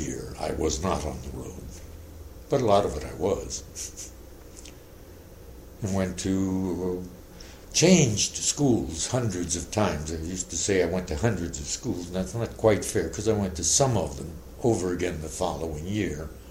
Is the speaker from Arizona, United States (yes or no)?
no; Muncie, Indiana, United States; born there; I was born in Muncie, Indiana.